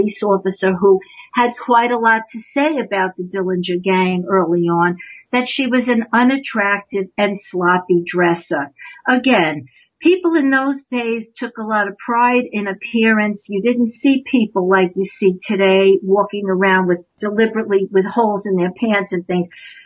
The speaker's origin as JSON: {"language": "English", "region": "New York", "country": "United States", "said": "I'm from New York, so I say aunt, not aunt."}